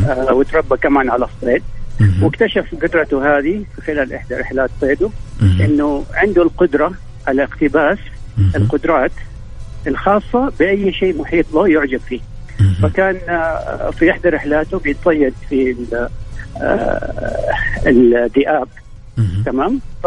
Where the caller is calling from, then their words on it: Riyadh, Riyadh Province, Saudi Arabia; من الرياض.